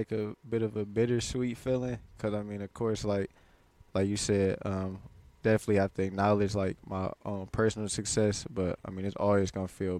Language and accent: English; Cleveland, Ohio, United States; that's where I live for the majority of my life. So, I mean, I always say I'm from Cleveland, Ohio, though.